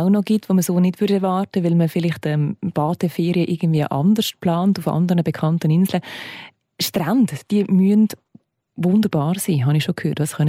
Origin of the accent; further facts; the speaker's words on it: Switzerland; Also wir als Schweizer, die irgendwie 1,5 Stunden haben, um ins nächste Skigebiet zu kommen, höchstens, und gute Pisten dort finden